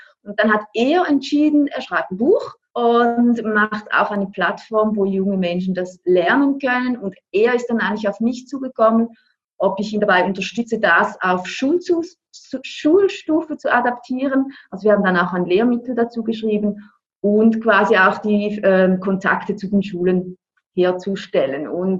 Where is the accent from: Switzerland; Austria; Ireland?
Switzerland; ich bin aus der Schweiz, ich bin eigentlich gelernte Primarlehrerin.